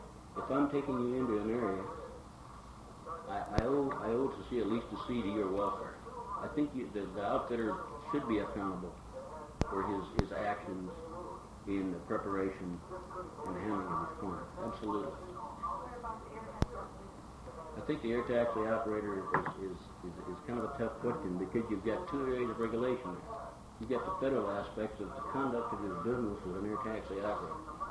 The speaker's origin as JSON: {"language": "English", "region": "North Dakota", "country": "United States", "tie": "born or raised there", "said": "a little frail native girl who grew up about 60 miles north of where I grew up in North Dakota"}